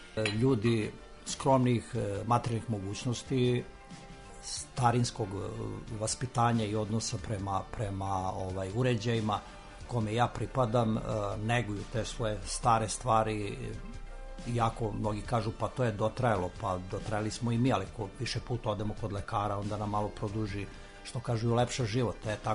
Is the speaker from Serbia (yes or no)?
yes; Šumadija and Western Serbia, Serbia; now in Belgrade, Serbia; rodom iz jednog dela Šumadije. Živim tu u Beogradu, na Dorćulu. Imam neke 64 godine